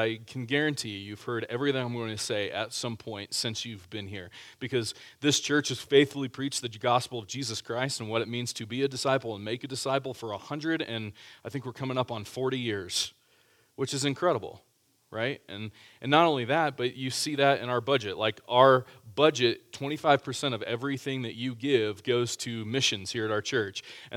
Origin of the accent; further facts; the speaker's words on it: Austin, Texas, United States; So I grew up in Austin, Texas, as most of you know